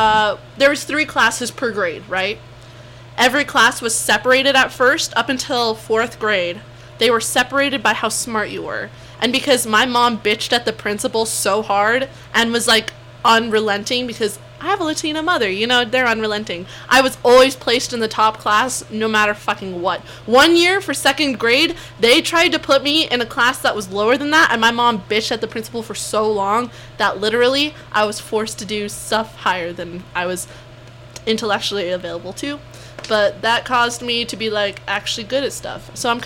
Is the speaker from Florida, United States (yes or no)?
no; West Valley, Utah, United States; born there; also born or lived in South Jordan; Because, you know, I lived in South Jordan while I went to school in West Valley. Because I was born in West Valley.